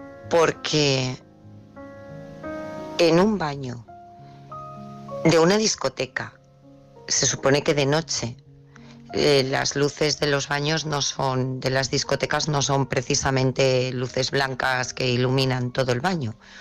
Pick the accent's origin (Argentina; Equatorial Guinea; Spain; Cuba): Spain; Valencia, Valencian Community; de Valencia